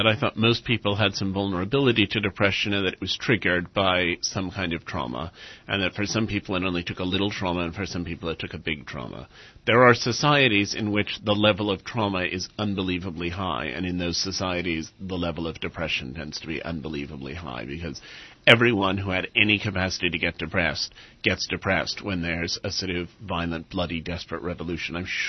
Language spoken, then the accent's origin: English; New York, United States; also born or lived in England; I'm originally from New York. I lived in England for a long time. I now live mostly in New York, but I go back and forth a little bit.